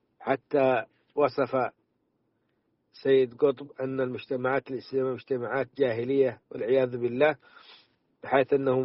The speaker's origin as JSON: {"language": "Arabic", "country": "Saudi Arabia"}